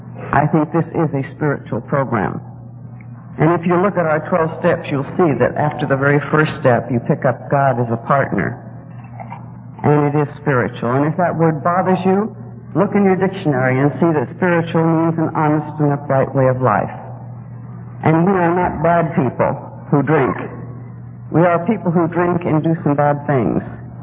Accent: Reno, Nevada, United States; I am a native Nevadan. I was born and raised in Reno. And this is the first time I've been privileged to speak in my home state.

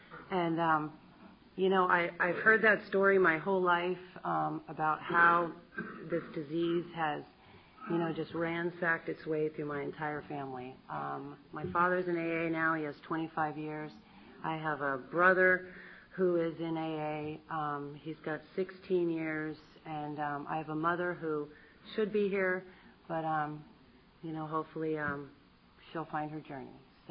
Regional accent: Massachusetts, United States; born there; I was born in Massachusetts in 1969, and I was the second child.

